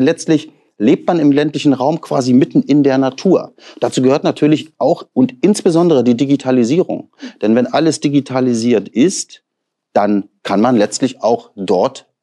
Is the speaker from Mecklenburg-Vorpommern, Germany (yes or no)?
yes; Stralsund, Mecklenburg-Vorpommern, Germany; Also ich bin ja gebürtiger Stralsunder. Ich komme ja also sozusagen direkt von der Küste und war auch immer stolz, Vorpommer zu sein. Jetzt bin ich Mecklenburger in der wunderschönen mecklenburgischen Seenplatte.